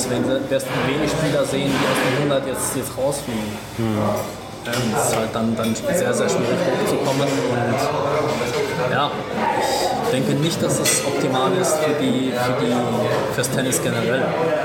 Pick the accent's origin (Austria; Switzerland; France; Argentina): Argentina; es war in Argentinien, der war mein Trainer, seit ich klein war